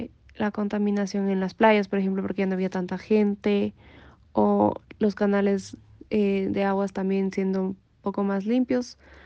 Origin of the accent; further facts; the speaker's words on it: Ecuador; soy de Ecuador